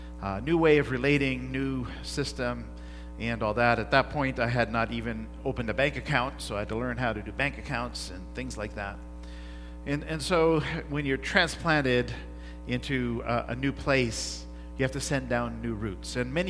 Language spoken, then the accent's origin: English; India; now in Canada; when I came from India to Canada, I had to go through what they call culture shock